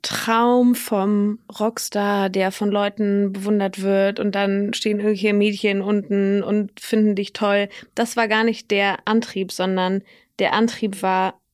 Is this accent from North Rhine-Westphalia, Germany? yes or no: yes; Cologne, North Rhine-Westphalia, Germany; Ach, ich komme auch aus dem Rheinland.